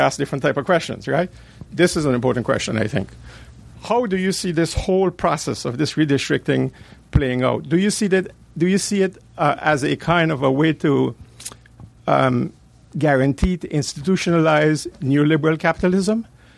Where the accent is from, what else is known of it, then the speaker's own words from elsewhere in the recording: Netherlands; also born or lived in Caribbean; I come from the Caribbean. I grew up in the Netherlands.